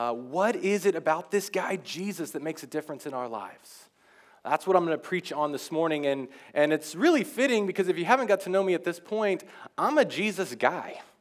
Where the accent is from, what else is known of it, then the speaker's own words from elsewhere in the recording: Oklahoma, United States; moved away as an adult; now in Vancouver, Canada; I am a pastor from the States. I originally grew up in Oklahoma, but I've been living in Vancouver the last year and a half, finishing a seminary degree.